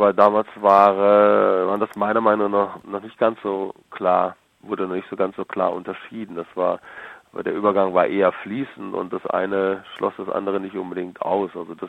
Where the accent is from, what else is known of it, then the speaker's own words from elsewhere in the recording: North Rhine-Westphalia, Germany; in der Nähe von Bielefeld, wo ich aufgewachsen bin